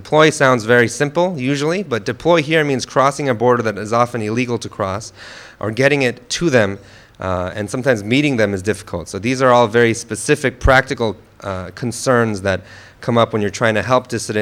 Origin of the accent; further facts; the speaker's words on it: San Diego, California, United States; because I grew up in San Diego in a very comfortable environment, to realize how bad things are.